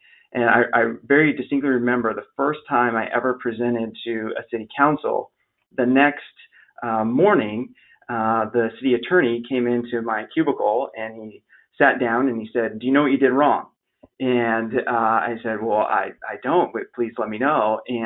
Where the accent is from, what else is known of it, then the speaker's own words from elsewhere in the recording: Albany, Oregon, United States; You know, so I came from Albany, Oregon, a smaller town in Oregon, and went right from there to city of Chicago.